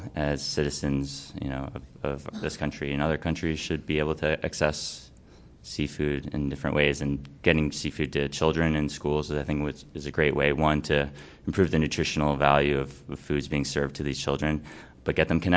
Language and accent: English; Martha's Vineyard, Massachusetts, United States; So I come from Martha's Vineyard, Massachusetts. And I grew up in a very unique place where I knew my fishermen, I knew where my seafood was coming from.